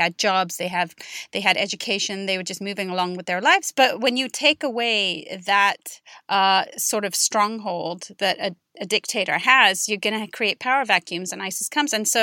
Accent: India; And one unique aspect of my life was I grew up as an Indian. So my cultural outlook was always like I was surrounded by Arabs, but at the same time, I wasn't part of the Arab society.

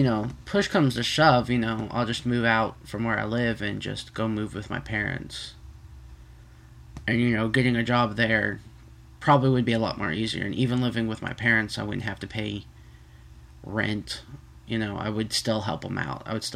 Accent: Dallas, Texas, United States; now in New Orleans, United States; no ship designing jobs here in New Orleans. So it's getting extremely difficult to find a job, and I'm originally from Dallas

